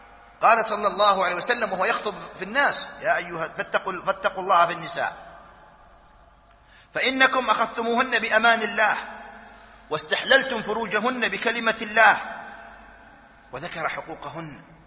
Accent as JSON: {"language": "Arabic", "country": "United Arab Emirates", "said": "نحن نتكلم عندنا في الإمارات"}